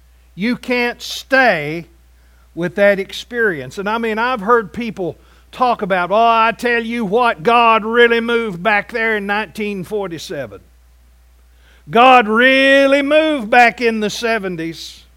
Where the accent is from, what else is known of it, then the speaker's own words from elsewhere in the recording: Andrews, Texas, United States; when I was a little kid growing up in Andrews, Texas, one of the highlights of growing up was getting to go to Whackers.